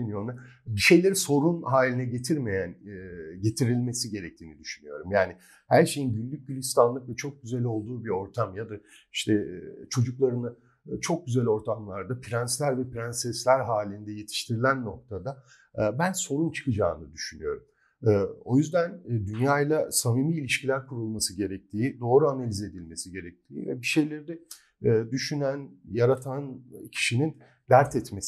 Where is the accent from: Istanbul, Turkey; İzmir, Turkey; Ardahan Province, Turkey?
İzmir, Turkey; orta sınıf bir aileden geliyorum ve açıkçası hani İzmir'de çocukluğumu geçirdim ve yazları çok böyle yazlığa vesaireye gidebilen bir durumda değildik ekonomik olarak.